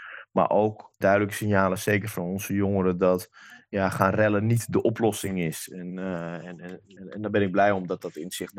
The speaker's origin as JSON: {"language": "Dutch", "town": "Amsterdam", "region": "North Holland", "country": "Netherlands", "said": "daar moeten we ons als Amsterdammers en ook in Noord niet zoveel van aantrekken"}